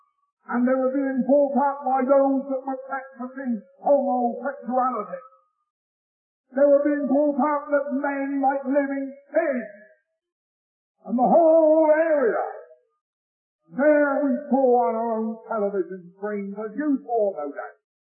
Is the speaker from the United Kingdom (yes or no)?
yes; England, United Kingdom; I wouldn't say here as an Englishman, I never thought in my own country that the day would ever dawn